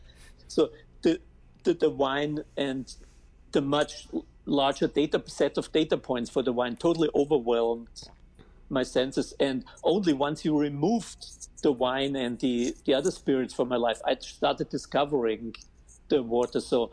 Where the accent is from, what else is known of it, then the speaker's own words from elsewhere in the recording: Austria; accent: German; also born or lived in Los Angeles; So I'm originally from Austria, and I actually lived in Los Angeles